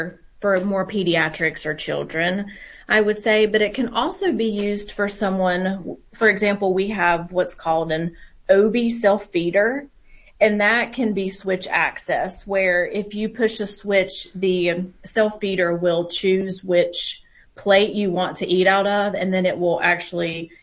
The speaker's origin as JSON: {"language": "English", "region": "North Carolina", "country": "United States", "said": "I am originally from North Carolina, although I have traveled throughout the U.S. as a traveling therapist, and I made my way back to North Carolina, this beautiful state."}